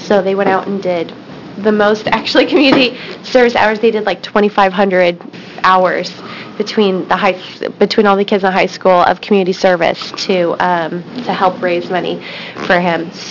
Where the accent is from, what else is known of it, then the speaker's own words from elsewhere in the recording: Grants Pass, Oregon, United States; I'm from Grants Pass, and I'm just a parent.